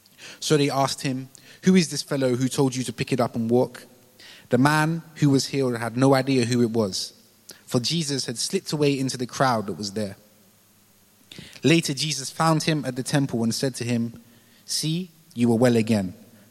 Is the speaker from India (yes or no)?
no; London, United Kingdom; I became a Christian when I was 15. I come from North London. I'm still from North London. And I went to church in North London.